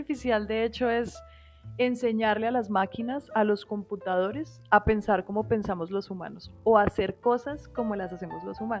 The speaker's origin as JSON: {"language": "Spanish", "region": "Bogotá", "country": "Colombia", "said": "bogotana, física de la Universidad de los Andes."}